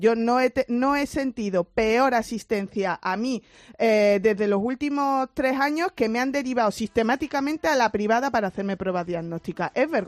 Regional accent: Torremolinos, Andalusia, Spain; Pero yo el clínico, que sabes que yo soy de Torremolinos.

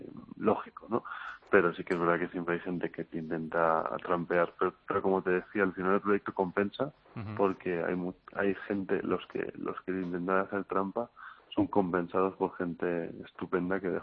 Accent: Madrid, Community of Madrid, Spain; nosotros somos de Madrid, queríamos que en nuestra ciudad la gente fuera pues más productiva y más ética

